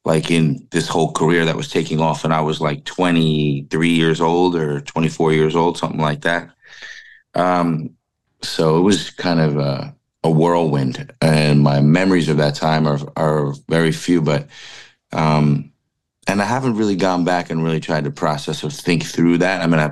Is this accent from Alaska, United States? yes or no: no; New York, United States; I went back to being a Rangers fan because I'm from New York, but he kind of fell in love with hockey while I lived